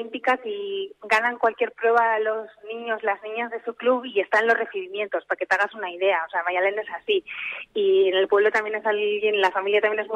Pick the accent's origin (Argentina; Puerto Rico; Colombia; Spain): Spain; Lasarte-Oria, Basque Country; yo soy de Lasarte